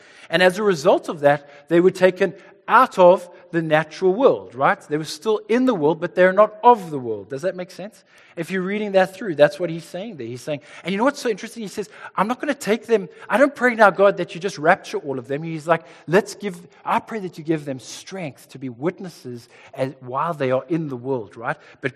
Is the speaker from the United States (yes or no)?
no; South Africa; I know the South African Special Forces will probably not come rescue me.